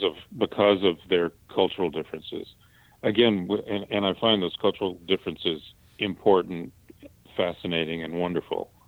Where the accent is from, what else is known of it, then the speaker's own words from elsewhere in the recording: Deep South, United States; I'm from the Deep South myself, and people say that, you know, they can't hear my accent. I hear it a little bit when I hear myself speak. But the minute I go home, it all comes back.